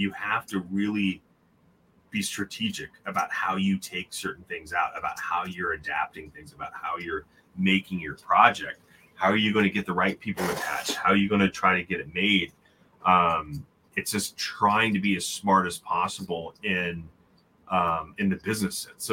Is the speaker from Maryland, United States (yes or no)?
yes; Maryland, United States; But I'm also like I came from Maryland. So it's like the Ravens were my first team.